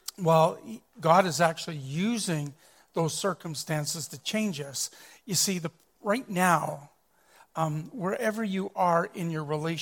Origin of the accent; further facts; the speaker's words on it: Ontario, Canada; When I was growing up in Ontario, I remember countless trips to Midland, Ontario, where they have maple trees, tons of maple trees.